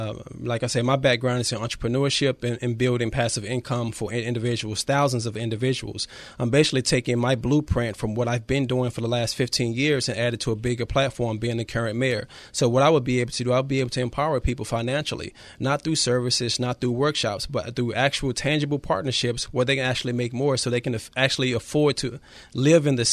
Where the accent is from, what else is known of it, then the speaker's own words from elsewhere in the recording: Dallas, Texas, United States; now in Pasadena, United States; I'm originally from Dallas, Texas. Been in California for over 20 years. Been a resident in Pasadena for over 8 years.